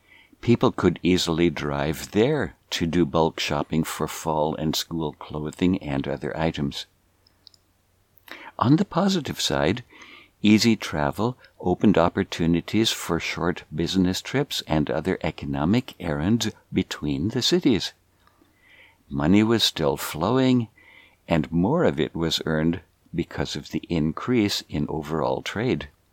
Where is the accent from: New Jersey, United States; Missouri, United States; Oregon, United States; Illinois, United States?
Oregon, United States; Hood River; The great interstate highway system rolled through my hometown of Hood River, Oregon, on its way to linking the whole country with upgraded transportation.